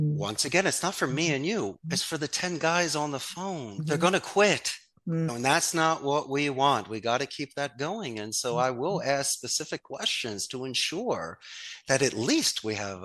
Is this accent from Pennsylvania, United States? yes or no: yes; Philadelphia, Pennsylvania, United States; I'm from Philly, but I'm brazen enough to call my company Costa Rica's call center.